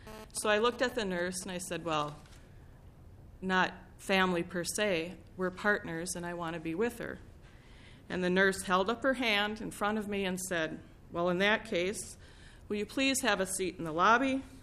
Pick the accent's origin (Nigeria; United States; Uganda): United States; Rochester; I'm from Rochester.